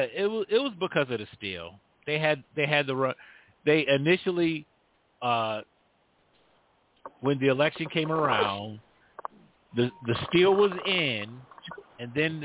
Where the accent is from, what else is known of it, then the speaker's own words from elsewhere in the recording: New York, United States; moved away as an adult; I live here. I've been here for 20-something years. I'm originally from New York, but yeah.